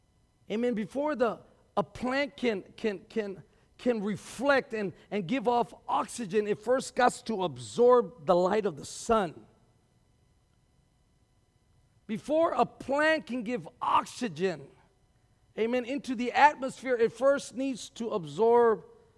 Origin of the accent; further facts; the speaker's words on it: Texas, United States; It's like sweat does something to me. I'm from Texas.